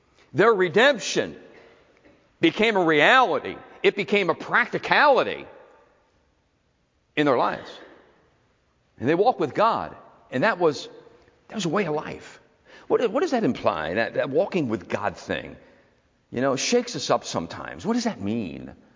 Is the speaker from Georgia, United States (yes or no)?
no; Philadelphia, Pennsylvania, United States; I remember when I was a kid, I grew up in South Philly. And so a lot of my childhood days was walking. You know, everybody lived close to each other.